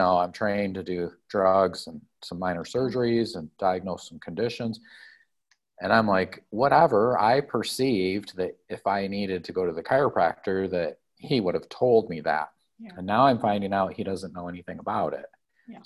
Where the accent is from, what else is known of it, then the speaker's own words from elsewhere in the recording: Lansing, Michigan, United States; Well, I grew up in Michigan in Lansing.